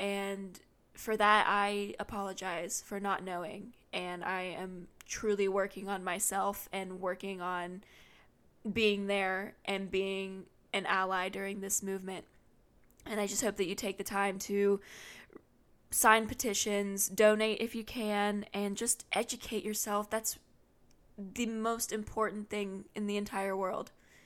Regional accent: the South, United States; I mean, I'm from the South. I get it.

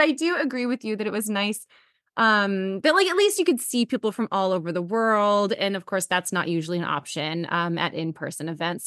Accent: Tacoma, Washington, United States; all around my hometown of Tacoma, Washington.

